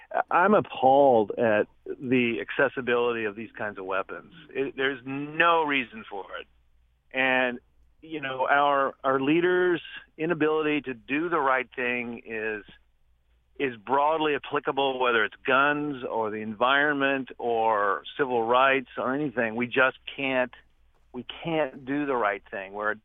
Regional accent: Midwest, United States; So I'm 59 years old. I grew up in the Midwest. I grew up as a hunter.

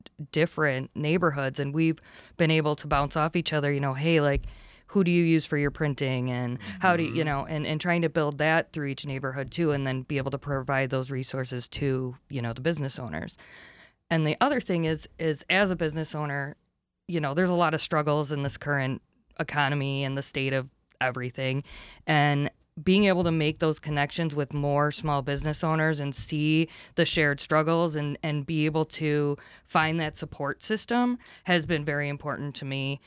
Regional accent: Buffalo, New York, United States; now in Rochester, United States; I'm also not originally from Rochester. I'm from Buffalo area.

